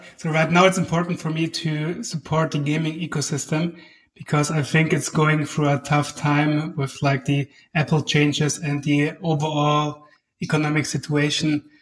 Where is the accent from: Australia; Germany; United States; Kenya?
Germany; southern Germany; But we came from South Germany, and it's super conservative there.